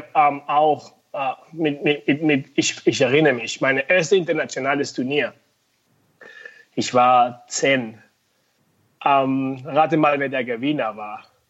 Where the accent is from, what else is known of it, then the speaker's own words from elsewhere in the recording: Venezuela; moved away as an adult; also born or lived in United States; now in Germany; Ich komme ja aus Venezuela. Und ich bin mit 18 nach Amerika gegangen